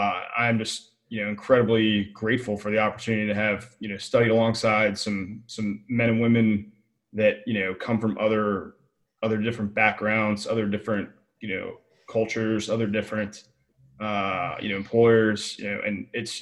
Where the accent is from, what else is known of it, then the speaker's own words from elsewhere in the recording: Maryland, United States; now in Virginia; born and raised in Maryland, went to the Naval Academy there.